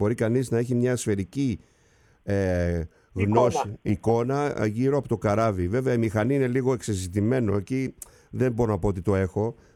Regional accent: Kasos, South Aegean, Greece; είμαι από την Κάσου, υπάρχει και... Είχα και συγγενείς εκεί στα Κασιώτικα.

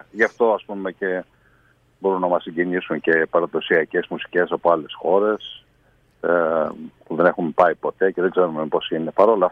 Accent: Tyrnavos, Thessaly, Greece; also born or lived in Larissa; Επομένως λοιπόν, ο Τίρναβος είναι η πατρίδα μου.

